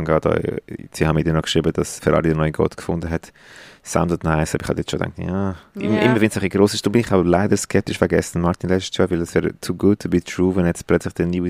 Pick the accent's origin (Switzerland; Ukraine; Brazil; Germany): Brazil; Local, also wir sind als Brasilianer, würde ich eben Portimão sagen